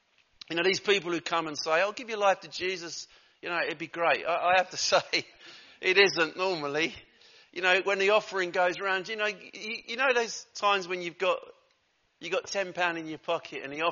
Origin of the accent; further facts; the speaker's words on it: Basildon, East of England, United Kingdom; I always say I'm from Basildon, which really upsets her because she likes to say we're from Wickford.